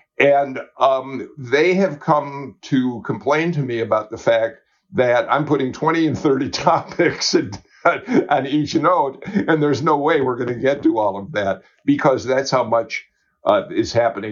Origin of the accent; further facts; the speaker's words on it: Chicago, Illinois, United States; moved away as an adult; now in Georgia, United States; I came from Chicago way, way back then. So I left one of the greatest cities in politics, Chicago, to come work in Georgia.